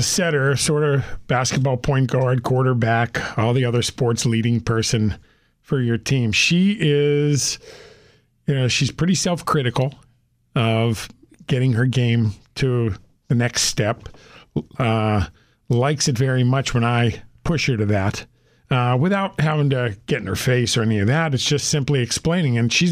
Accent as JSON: {"language": "English", "town": "Pittsburgh", "region": "Pennsylvania", "country": "United States", "tie": "born or raised there", "lives_now": "Washington, United States", "said": "We're from Pittsburgh. You know, where is this? What's that? And we knew where it was because I grew up there."}